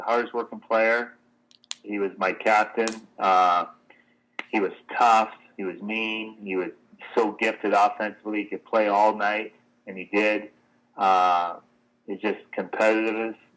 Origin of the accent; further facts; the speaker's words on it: Canada; being a Canadian boy, to play somewhere in Canada would have been great.